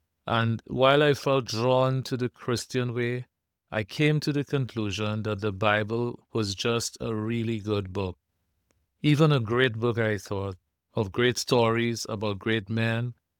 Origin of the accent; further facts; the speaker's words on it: Trinidad & Tobago; also born or lived in Germany / Turkey; I was born and raised in the sunny Caribbean in Trinidad and Tobago. I also lived in Germany for a couple of years and in Turkey for a short time back in 2021.